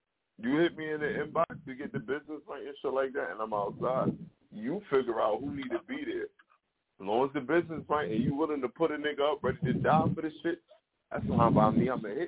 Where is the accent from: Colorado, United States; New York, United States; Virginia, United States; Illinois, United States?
New York, United States; Brooklyn; You talking to a Brooklyn nigga right now. This ain't nothing to do with Philly right now.